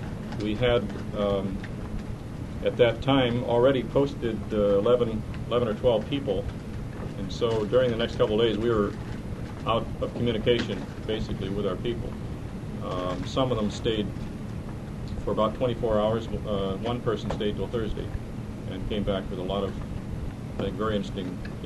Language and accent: English; Midwest, United States; I was brought up in the Midwest